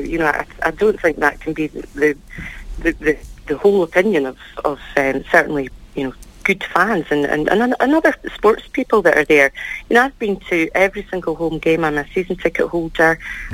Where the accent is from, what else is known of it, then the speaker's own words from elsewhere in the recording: Scotland, United Kingdom; because I'm Scottish.